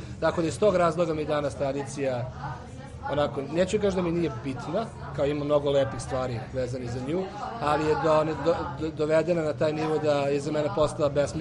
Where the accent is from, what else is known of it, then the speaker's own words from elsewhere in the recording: Serbia; born there; first language Serbian; ja sam Srbin koji je rođen u Srbiji, priča srpski jezik, piše tako, učen da piše ćirilicom